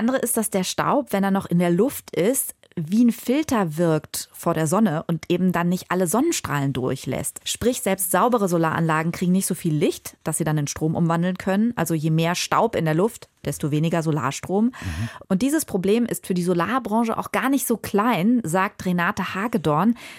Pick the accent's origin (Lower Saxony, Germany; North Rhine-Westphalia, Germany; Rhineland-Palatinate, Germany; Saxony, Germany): North Rhine-Westphalia, Germany; Dortmund; wir kommen beide ursprünglich aus Dortmund.